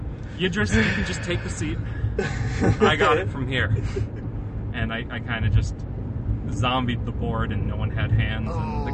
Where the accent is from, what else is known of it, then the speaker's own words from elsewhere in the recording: United States; I'm an American, I eat steak, and I read from left to right.